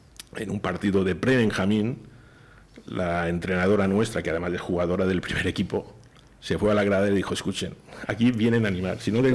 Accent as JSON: {"language": "Spanish", "town": "Sardina", "region": "Canary Islands", "country": "Spain", "said": "que yo soy de Sonsardina y los he ido a ver y tal"}